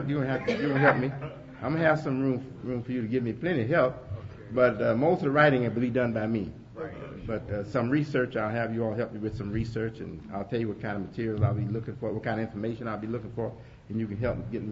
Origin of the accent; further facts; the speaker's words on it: Chicago, Illinois, United States; We're from Chicago. We love the weather today.